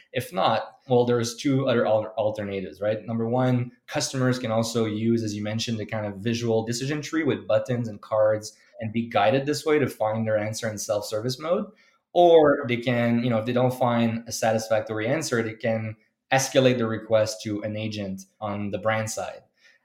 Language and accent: English; Canada; You heard in the intro … so that's a French name. So we're French Canadian.